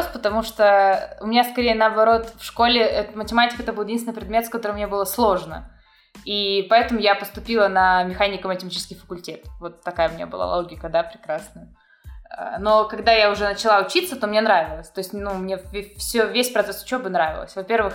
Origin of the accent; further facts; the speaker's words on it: Novosibirsk, Novosibirsk Oblast, Russia; И я из Новосибирска, иногда я смотрю там прогноз погоды, и я вижу, что в Новосибирске теплее, чем здесь.